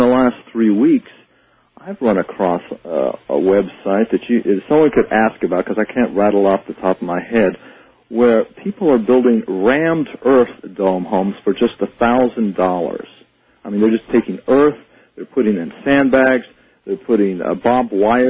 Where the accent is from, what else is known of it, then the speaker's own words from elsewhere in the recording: Arizona, United States; I'm probably going to move maybe back to my home state of Arizona